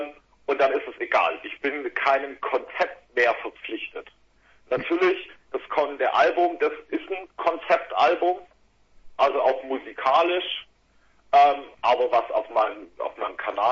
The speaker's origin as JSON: {"language": "German", "region": "Southern Germany", "country": "Germany", "lives_now": "Celle, Germany", "said": "Also ich komme eigentlich aus Süddeutschland"}